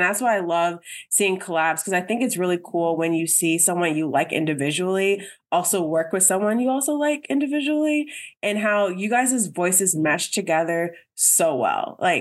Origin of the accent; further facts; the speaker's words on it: New Jersey, United States; I'm from New Jersey. So, like, I usually go to concerts, like, basically in Jersey or in New York.